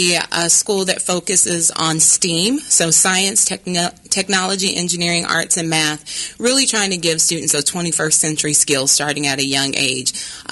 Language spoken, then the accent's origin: English; Indiana, United States; also born or lived in Memphis; now in Kansas City, United States; I moved here from Memphis, but originally from Indiana.